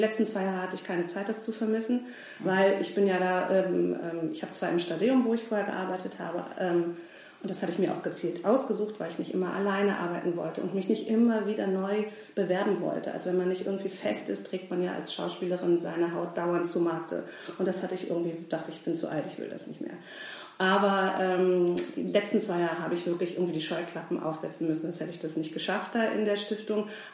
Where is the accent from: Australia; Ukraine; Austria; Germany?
Germany; Hanover, Lower Saxony; born there; now in Horneburg, Germany; Also ich bin gebürtige Hannoveranerin